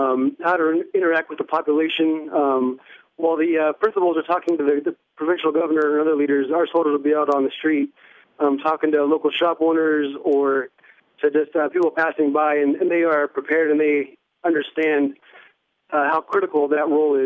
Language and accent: English; Lakewood, Washington, United States; Yes, born and raised in Lakewood, and went to Lake High School, and I went to college at Pacific Lutheran University.